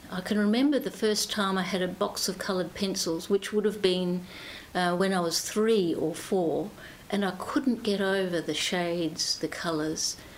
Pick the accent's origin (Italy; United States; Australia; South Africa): Australia; Bridgetown, Western Australia; born there; we were about fifth generation Australians, and I was born in Bridgetown, and I'm now 75 years old